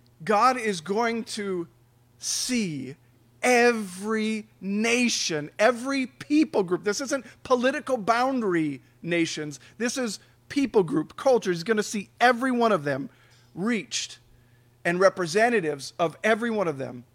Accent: Mosinee, Wisconsin, United States; I grew up in Mozanie. I'm a Marathon County guy. We're a Marathon County church.

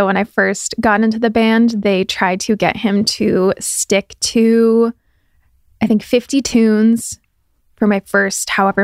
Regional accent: California, United States; I grew up in the Bay Area.

